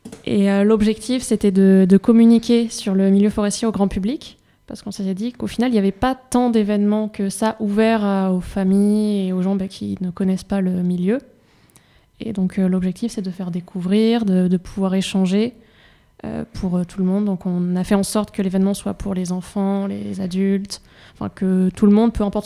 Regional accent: Nouvelle-Aquitaine, France; Je suis de Haute-Vienne.

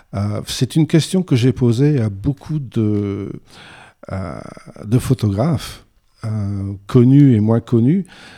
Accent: Berck-sur-Mer, Hauts-de-France, France; moved away as an adult; also born or lived in United Kingdom; À l'origine, je suis du Pas-de-Calais. J'habitais à Berck-sur-Mer. Et j'ai émigré en Grande-Bretagne pendant 25 ans.

